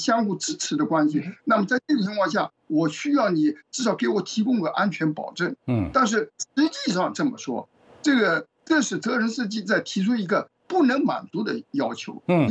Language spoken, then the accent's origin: Chinese; China; 我们中国人一般都讲人情的